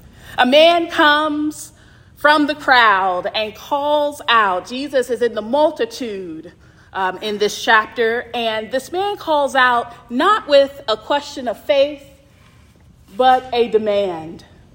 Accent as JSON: {"language": "English", "region": "Georgia", "country": "United States", "said": "I'm from Georgia, so I am used to being asked in the grocery store, am I saved?"}